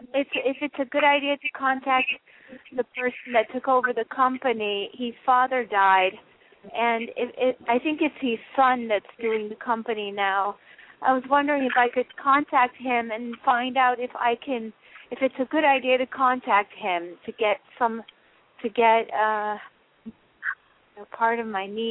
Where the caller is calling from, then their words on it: New York, United States; I'm calling from New York.